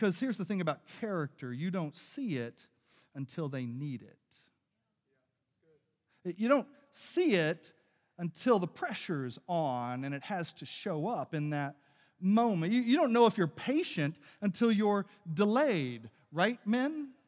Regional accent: the South, United States; Like, I grew up in the South, and everyone in the South always forgave everyone, right?

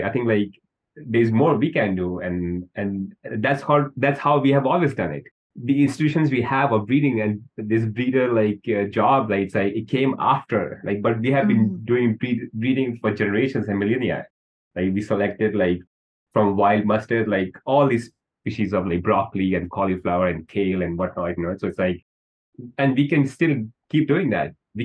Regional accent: India; I'm from India, so like I grew up like tasting mangoes.

